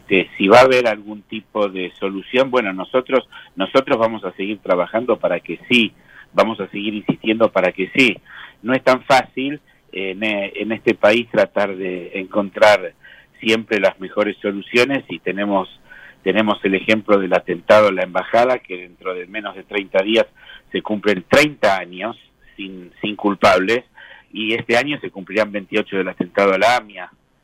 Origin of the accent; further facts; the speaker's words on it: Argentina; como ciudadanos argentinos